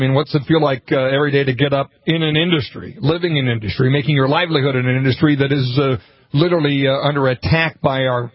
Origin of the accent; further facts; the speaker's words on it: Montevideo, Minnesota, United States; That was me, as my hometown, Montevideo, Minnesota.